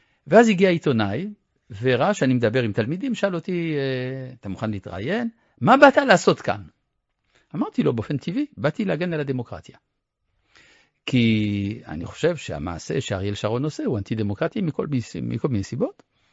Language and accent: Hebrew; France; now in Israel; אני גדלתי במדינה שעל כל בניין רשמי היה כתוב חירות, שוויון ואחווה.